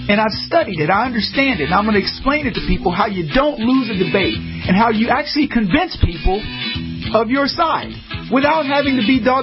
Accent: United States; But I'm growing up in America

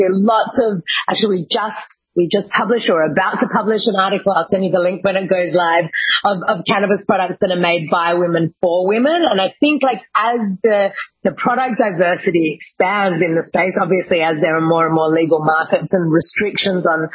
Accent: Sydney, New South Wales, Australia; smoking bongs behind the scout hall at the school that I grew up in Sydney

